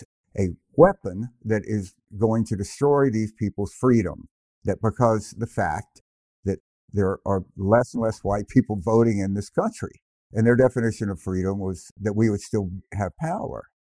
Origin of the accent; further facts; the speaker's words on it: Mississippi, United States; You know, I grew up in Mississippi. I'm a product of the Mississippi public schools.